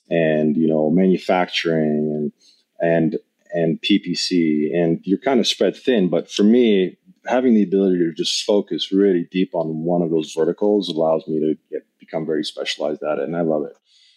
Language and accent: English; Canada; also born or lived in Poland; now in Medellin, Colombia; I'm actually Polish born. And then when I was a child, my parents moved me to Canada and I grew up in Canada. I went to school there and grew up in Canada. But right now I live in Colombia, Medellin